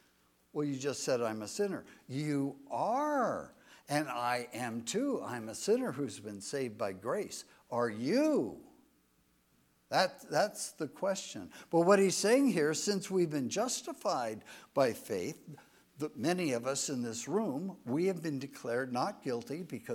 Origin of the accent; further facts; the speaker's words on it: Scotland, United Kingdom; They were Jewish, but I'm not a Jew. I'm a Scotsman